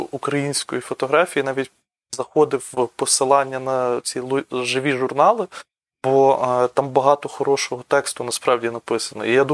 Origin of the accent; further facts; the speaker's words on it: Lviv, Lviv Oblast, Ukraine; бо я з Сихова, він з Сихова